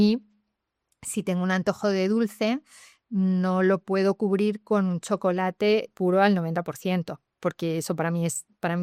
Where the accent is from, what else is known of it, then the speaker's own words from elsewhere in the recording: Salamanca, Castile and León, Spain; Soy de Salamanca, tengo me he educado en la carne, no puedo pasar de 100 a 0.